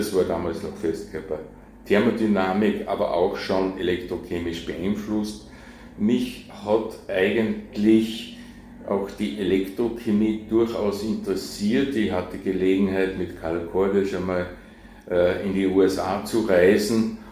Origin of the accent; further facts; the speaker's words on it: Salzburg, Austria; Ja, ich bin gebürtiger Salzburger und bin Realgymnasium in Salzburg, also in die Schule gegangen.